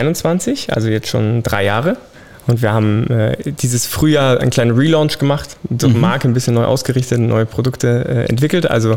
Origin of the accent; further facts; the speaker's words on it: Munich, Bavaria, Germany; ich komme aus München